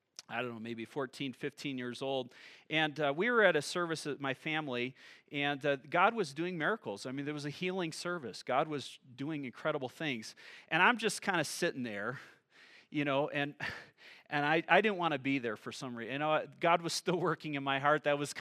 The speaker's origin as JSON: {"language": "English", "region": "Midwest", "country": "United States", "tie": "born or raised there", "said": "But where I grew up in the Midwest"}